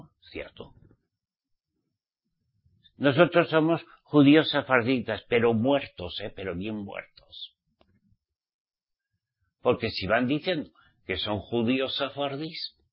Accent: Spain; yo como español, bueno, que nací en España. Mi papá y mi mamá me trajeron en España.

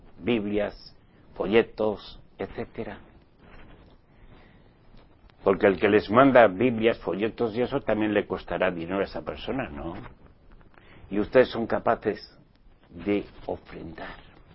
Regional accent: Spain; en mi país, España.

